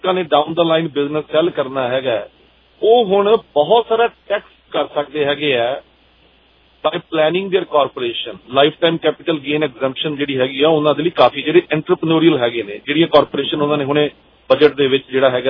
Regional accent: Punjab, India; ਸਾਡਾ ਪਿਛੋਕੜ ਜਿਹੜਾ ਹੈਗਾ ਬੈਕਗਰਾਉਂਡ ਜਿਹੜੀ ਸਾਡੀ ਹੈਗੀ ਹੈ ਕਿਸਾਨੀ ਦੀ ਜਾਂ ਫਿਰ ਅਸੀਂ ਪੰਜਾਬ ਇੰਡੀਆ ਤੋਂ ਬਿਲੋਂਗ ਕਰ ਰਹੇ ਹੈਗੇ ਹਾਂ

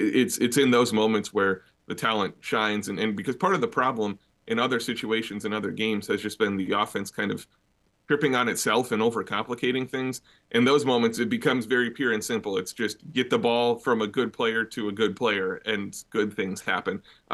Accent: Minnesota, United States; I'm from Minnesota and worked up there for a while

